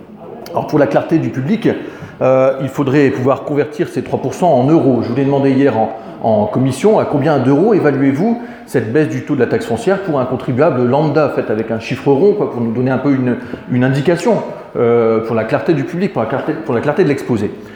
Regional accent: Hénin-Beaumont, Hauts-de-France, France; Je vis à Hénin-Beaumont, moi je suis natif d'Hénin-Beaumont.

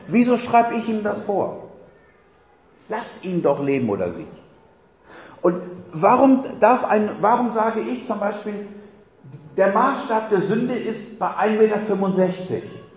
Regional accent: Germany; Aber ich bin Deutscher, ich brauche eine Ampel und ich brauche ein Stoppschild, versteht ihr?

